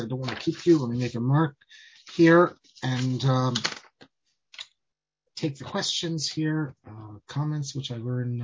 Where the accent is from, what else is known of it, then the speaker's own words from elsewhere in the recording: New Jersey, United States; So I agree with you that, because I'm from New Jersey, that we usually say Lefrak City.